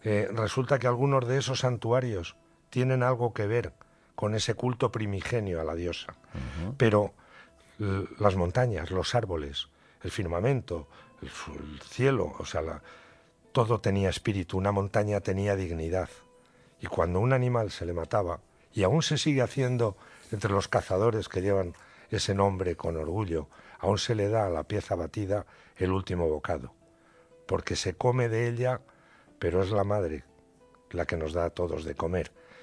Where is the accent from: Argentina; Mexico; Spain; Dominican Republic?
Spain; Nosotros no somos estepaisinos, somos españoles.